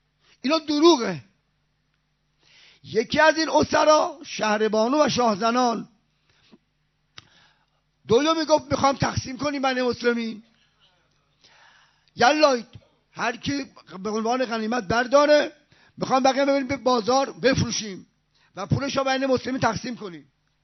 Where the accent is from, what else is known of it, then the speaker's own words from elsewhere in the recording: Isfahan, Iran; من بچه قومم، من بچه اصفهانم ولی 50 سال بچه حوزم